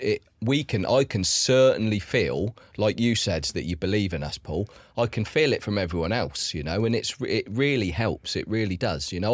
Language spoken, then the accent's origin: English; England, United Kingdom; I'm from the south coast of England, and a bit different to Johnny. I grew up on a council estate down on the south coast.